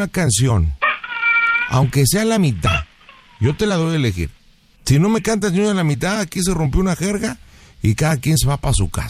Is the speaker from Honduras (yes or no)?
no; San Luis Potosí, Mexico; yo no soy michoacano, yo soy San Luis Potosí.